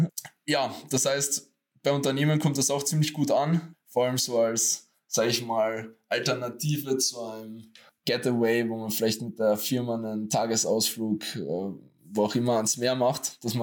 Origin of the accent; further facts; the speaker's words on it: Austria; andererseits aber auch in Österreich, weil ich komme ja aus Österreich und meine Videos sind meistens überall anders auf der Welt, nur nicht in Österreich